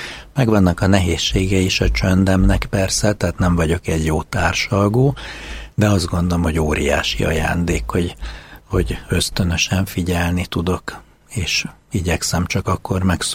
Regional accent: Budapest, Hungary; Én is a két öcsémmel nevelkedtem Budapesten, tőzsgyökeres pesti vagyok, és a családomban apai és anyai ágon is klasszikus keresztény középosztálybeli katolikus család.

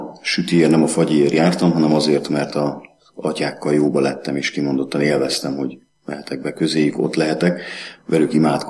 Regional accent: Csepel, Budapest, Hungary; édesapám igen korán meghalt, 5 éves voltam, és akkor az anyai nagyszülőkhöz költöztünk föl Cseperre, és innen Cseperről a nagymamámat kísértem be mindig a Szikla templomba

